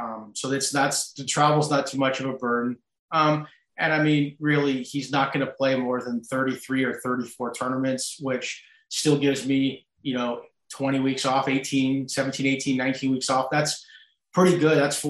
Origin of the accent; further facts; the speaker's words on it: Aurora, Ontario, Canada; I grew up in Aurora.